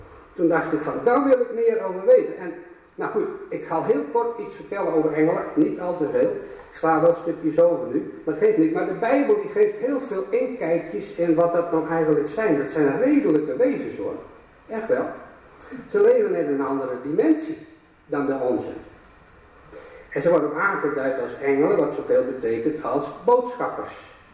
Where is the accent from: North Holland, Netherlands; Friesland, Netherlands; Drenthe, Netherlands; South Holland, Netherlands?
Friesland, Netherlands; born there; En ik ben Fries van geboorte, zoals u, tenminste de meesten hier wel zullen weten, mijn vrouw ook trouwens. We spreken ook Fries.